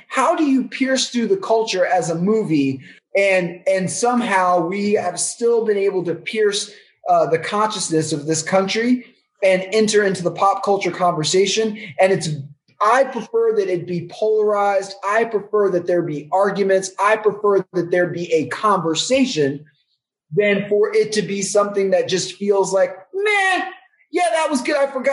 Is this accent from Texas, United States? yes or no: yes; Texas, United States; my partner who happens to be white from Connecticut and I'm Black from Texas